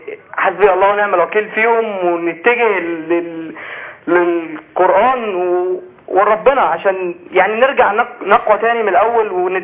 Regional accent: Alexandria, Alexandria Governorate, Egypt; ايوه انا اسكندراني.

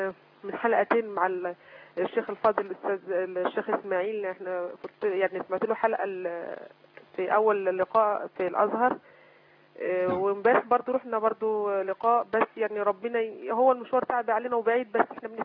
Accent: Imbaba, Giza Governorate, Egypt; أنا من إمبابة

